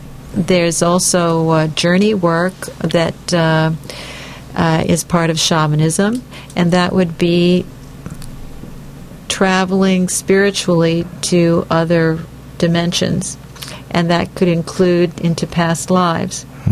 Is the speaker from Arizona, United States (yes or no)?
no; Ohio, United States; also born or lived in France / New York; I grew up in Ohio. There weren't any Indians there. And I lived in France for a number of years.